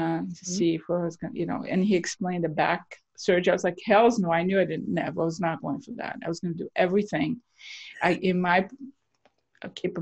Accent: Brazil; also born or lived in United States; But I grew up, I grew up partially in Brazil, partially here. So, you know, truly bicultural.

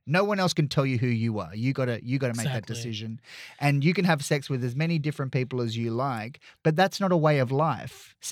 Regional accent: Australia; I'm really proud as an Australian

